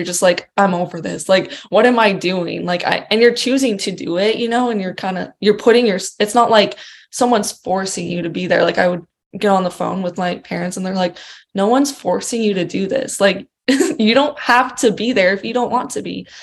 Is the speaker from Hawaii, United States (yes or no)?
no; Utah, United States; I played college soccer in Utah for a reason, and that's because I'm like from there and I wanted